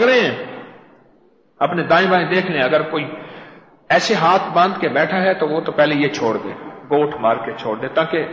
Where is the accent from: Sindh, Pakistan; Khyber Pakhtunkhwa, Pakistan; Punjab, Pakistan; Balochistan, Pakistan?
Punjab, Pakistan; Lahore; میں کہ میں بھی لاہور سے.